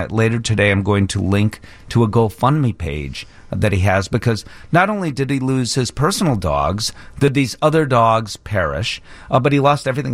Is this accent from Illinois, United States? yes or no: yes; Chicago, Illinois, United States; In the day, because I'm from Chicago, I would say Lloyd Pettit.